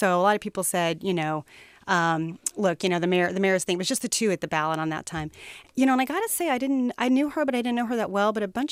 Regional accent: Wichita, Kansas, United States; And so I went to go work for the mayor of my hometown, Wichita, Kansas.

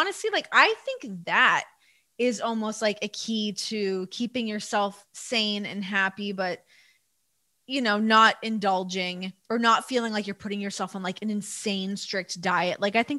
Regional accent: Toronto, Ontario, Canada; growing up in Toronto, I feel like I was so lucky with that because it is such a diverse, multicultural city

